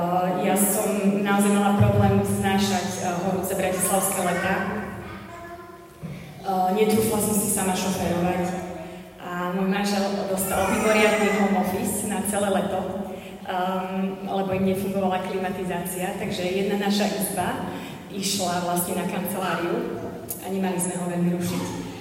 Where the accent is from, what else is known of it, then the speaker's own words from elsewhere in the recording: Liptovský Mikuláš, Žilina Region, Slovakia; accent: Liptovský Mikuláš; A môj prízvuk pochádza z Liptovského Mikuláša, ak by ste sa pýtali.